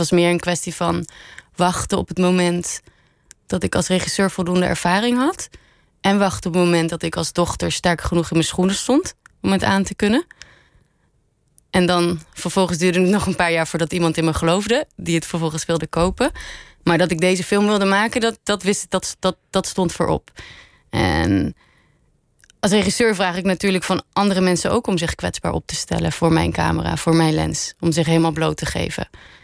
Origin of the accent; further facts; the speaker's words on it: Aruba; moved away as an adult; now in Netherlands; toen ik op Aruba opgroeide, was ik vooral heel erg geïnteresseerd in theater.